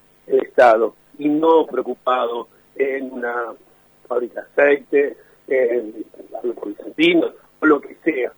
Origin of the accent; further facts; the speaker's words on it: Quilmes, Buenos Aires Province, Argentina; yo me acuerdo cuando era chico, vivía en Quilmes también, y podía salir a la calle